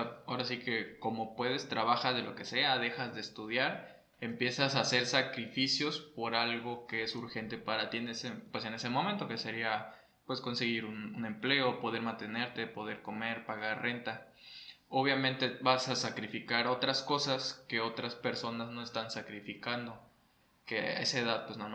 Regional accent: Cancún, Quintana Roo, Mexico; mi familia es de Campeche, pero yo soy de Cancún.

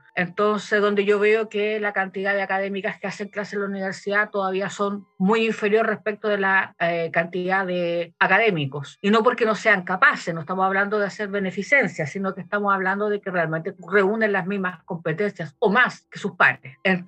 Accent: Chile; soy compositora chilena y también soy académica

